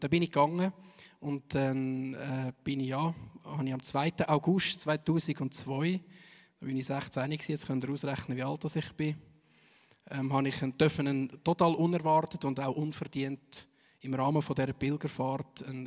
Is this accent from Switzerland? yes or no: yes; Zug, Switzerland; Also, ich komme aus der Innerschweiz, versteht ihr meinen Dialekt? Oder soll ich ein bisschen Berndeutsch versuchen? Wahrscheinlich besser nicht. Ich komme von Zug.